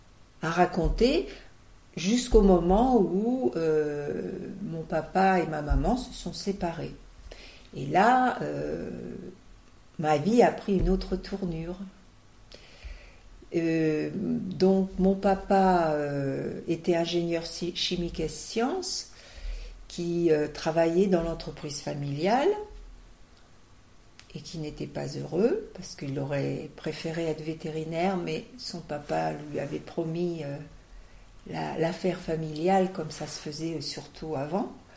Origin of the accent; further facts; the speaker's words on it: Auxerre, Bourgogne-Franche-Comté, France; je suis une petite bourguignonne. Je suis née à Auxerre, en Bourgogne, où j'ai vécu jusqu'à l'âge de 10 ans. Mes parents, c'était une famille bourgeoise d'Auxerre.